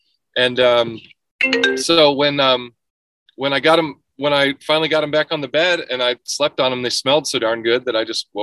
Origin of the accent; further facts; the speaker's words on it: Michigan, United States; I grew up in the Midwest, just outside of Detroit, and such things aren't really entertained very much up there.